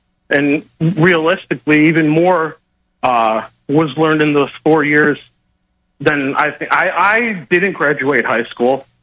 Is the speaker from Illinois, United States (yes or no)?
yes; Chicago, Illinois, United States; I'm from Chicago. I moved back to Chicago